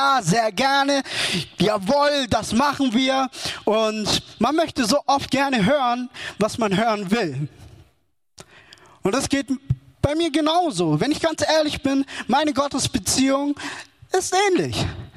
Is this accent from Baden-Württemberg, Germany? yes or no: yes; Wangen im Allgäu, Baden-Württemberg, Germany; wie ihr auch mitbekommen habt, komme ich aus Wangen im Allgäu, bin auch ein Schwab.